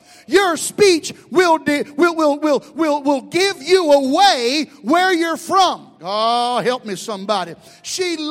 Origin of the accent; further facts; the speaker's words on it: New York City, New York, United States; I don't know if you can tell it or not, but I'm from the Bronx.